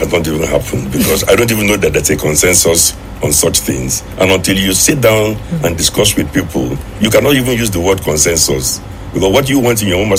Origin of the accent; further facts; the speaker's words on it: Nigeria; I'm a Nigerian and I'm alive, I'm an entrepreneur, an economist, a businessman